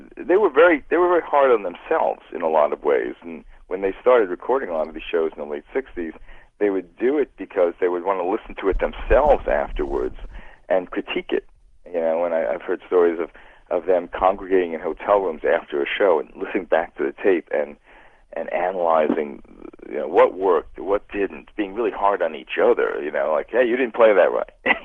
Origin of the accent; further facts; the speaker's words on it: New Jersey, United States; I remember I was growing up in New Jersey